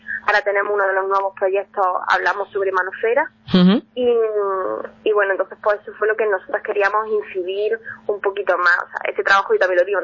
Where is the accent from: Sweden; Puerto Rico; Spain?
Spain; Andalusia; Yo, por mi acento, bueno, pues yo creo que ya se nota que yo vengo del sur, de Andalucía.